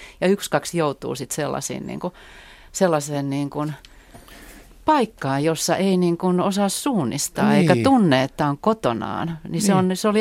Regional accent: Helsinki, Uusimaa, Finland; born or raised there

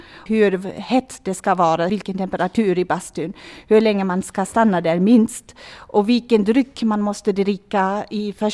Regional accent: Germany; Swedish is a second language; Jag är en tyska, en vanlig tyska, som har upptäckt Finland för länge sedan i sitt liv. Och som hade tillfälle att lära sig både svenska och finska.

